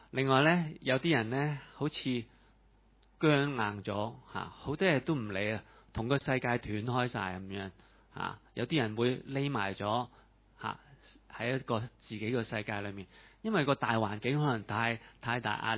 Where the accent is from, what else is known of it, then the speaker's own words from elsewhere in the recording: Hong Kong; 咁我哋香港人实识啦系嘛